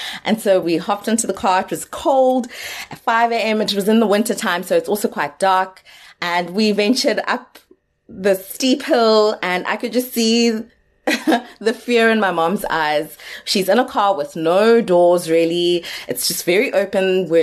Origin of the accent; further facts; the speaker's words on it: Eastern Cape, South Africa; And growing up in the Eastern Cape, traveling wasn't a thing in my family.